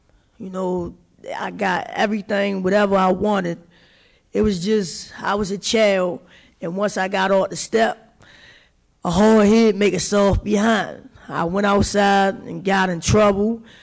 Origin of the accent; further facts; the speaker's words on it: Baltimore, Maryland, United States; born there; I was born in Baltimore 27 years ago